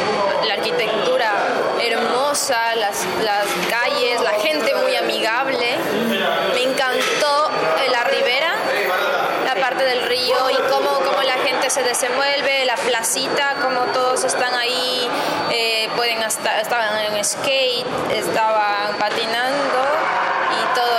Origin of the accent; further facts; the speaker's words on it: Ecuador; Yo soy de Ecuador.